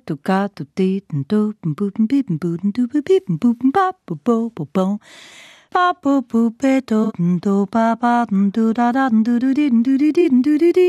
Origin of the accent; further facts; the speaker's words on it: Szczecin, West Pomeranian Voivodeship, Poland; Tak, pochodzę ze Szczecina. Szczęśliwie w tym pięknym mieście się urodziłam i miałam możliwość wychowywać się, dorastać w rodzinie artystycznej, ponieważ mój tata jest aktorem. … szczeciński aktor Teatru Lalek Pleciuga